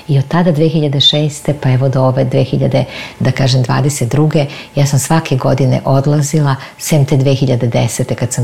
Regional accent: Belgrade, Serbia; born there; gde je moja matična crkva, gde sam rođena na Zvezdari

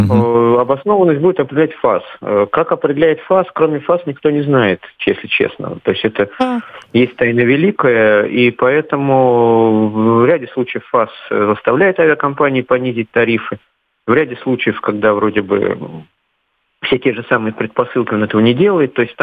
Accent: Moscow, Russia; я из Москвы.

